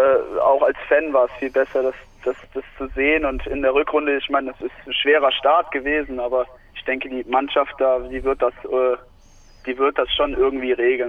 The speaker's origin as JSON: {"language": "German", "town": "Mannheim", "region": "Baden-Württemberg", "country": "Germany", "said": "Ja, aus Mannheim."}